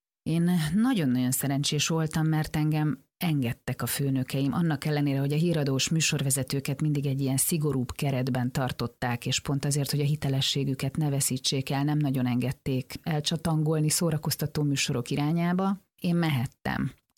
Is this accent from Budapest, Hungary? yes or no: no; Szarvas, Békés, Hungary; born or raised there